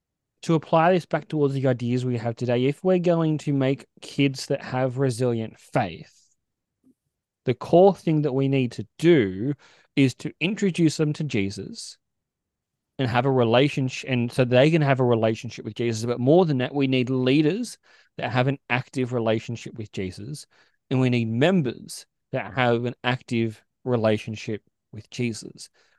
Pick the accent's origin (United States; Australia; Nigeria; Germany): Australia; but it's Z because we're Australian